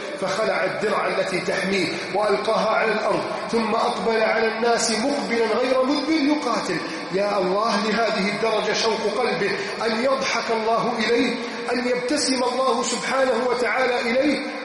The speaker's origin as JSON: {"language": "Arabic", "country": "Egypt", "said": "بلدنا مصر"}